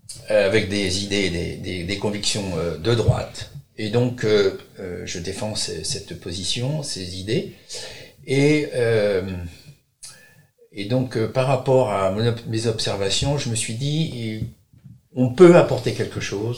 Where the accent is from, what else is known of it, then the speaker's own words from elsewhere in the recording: Troyes, Grand Est, France; moved away as an adult; now in Sarthe, France; suis arrivé en Sarthe en début 80, pour raisons professionnelles, et je suis originaire de Troyes, dans l'Aube, où j'ai vécu mon enfance, mon adolescence, mon bac, mes études en école de commerce